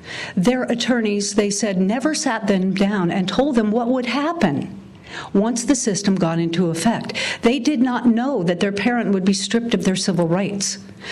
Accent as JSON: {"language": "English", "region": "New Mexico", "country": "United States", "tie": "born or raised there", "said": "But what struck me was the number of letters I got from New Mexico. This is my home state."}